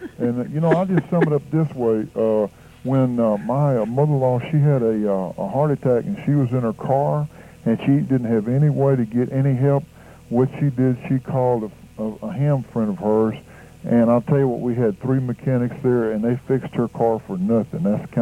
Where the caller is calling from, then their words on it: Houston, Texas, United States; We're in Houston.